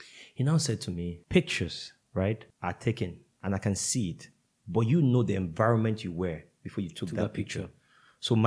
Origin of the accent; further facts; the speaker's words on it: Cross River, Nigeria; Because I'm from Cross River State you know, it was more of our cultural heritage.